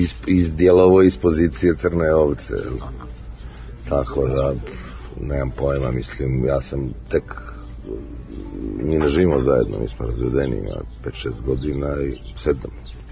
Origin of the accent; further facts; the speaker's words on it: Herceg Novi, Herceg Novi Municipality, Montenegro; ja sam došao iz Herceg Novog, ne gore u Beogradu